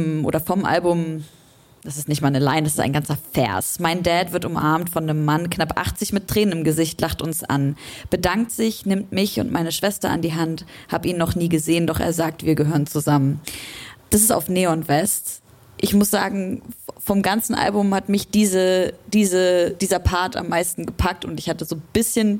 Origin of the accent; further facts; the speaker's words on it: Leipzig, Saxony, Germany; ich komme aus Leipzig